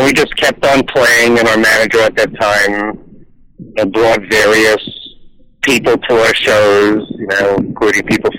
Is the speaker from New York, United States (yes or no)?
yes; New York, United States; I am actually from New York.